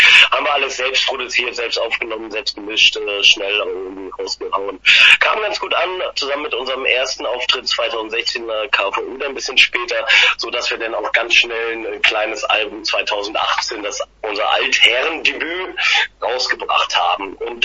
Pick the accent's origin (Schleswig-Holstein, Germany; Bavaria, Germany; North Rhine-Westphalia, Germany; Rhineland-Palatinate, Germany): Schleswig-Holstein, Germany; Ratzeburg; Ja, ich komme von dir aus ganz aus dem Süden, Ratzeburg, eine wunderschöne kleine Stadt, aber zwischen Hamburg und Lübeck ist eher das südliche Schleswig-Holstein.